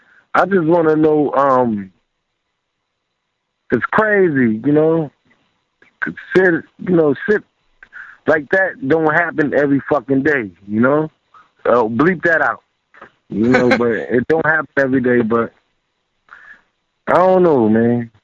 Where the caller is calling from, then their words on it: New York, United States; New York.